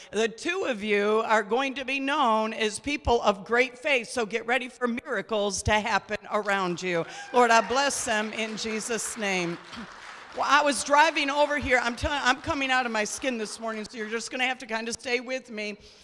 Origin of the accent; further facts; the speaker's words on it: New York, United States; because I grew up on Route 318 up in New York. Not here, but in New York.